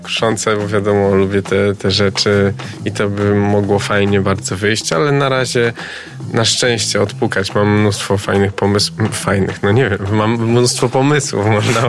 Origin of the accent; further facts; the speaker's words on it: Ząbki, Masovian Voivodeship, Poland; also born or lived in Warsaw; Ząbki, tam się wychowałem, urodziłem się w Warszawie, ale całe życie praktycznie młodzieńcze spędziłem w Ząbkach